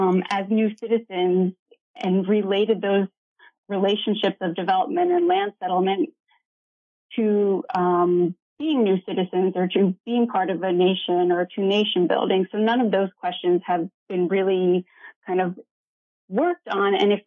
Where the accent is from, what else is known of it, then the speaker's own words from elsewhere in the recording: Ohio, United States; So I grew up in Ohio in a small college town, and I am the child of political scientists